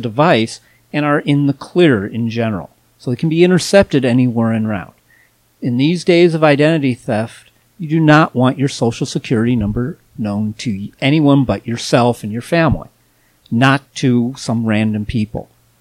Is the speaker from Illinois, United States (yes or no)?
yes; Chicago, Illinois, United States; Well, I grew up in Chicago where Bozo the Clown was a fixture on local television.